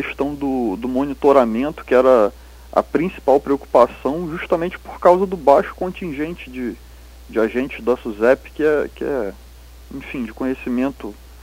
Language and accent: Portuguese; Nova Iguaçu, Rio de Janeiro, Brazil; Eu sou, na verdade, eu sou de Nova Iguaçu, no estado do Rio de Janeiro.